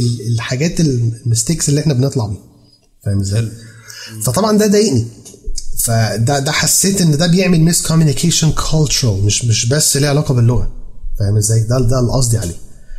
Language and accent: Arabic; Egypt; فلقيته في الاخر بيسالني انت من حضرتك منين؟ قلت له انا من مصر.